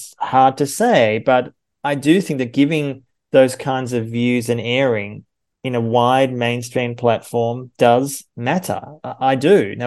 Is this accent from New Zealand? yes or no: no; Australia; I mean, I'm a German citizen as well. I'm an Australian and a German citizen.